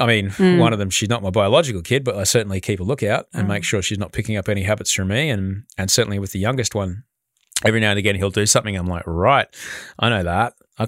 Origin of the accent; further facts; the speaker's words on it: Brisbane, Queensland, Australia; But we, you know, like I grew up in Brisbane.